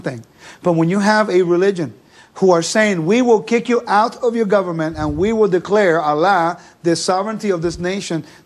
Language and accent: English; California, United States; English is a second language; also born or lived in Puerto Rico; Okay, I'm Puerto Rican. I was born in Puerto Rico. I learned English when I was 14 years old. Okay, I grew up in California.